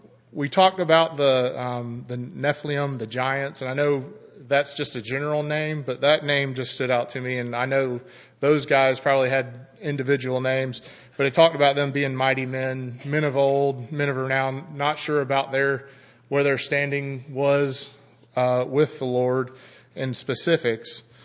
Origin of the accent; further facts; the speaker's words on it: Plant City, Florida, United States; And a lot of them were from Plant City, and me growing up in Plant City, a lot of them I can remember and I knew.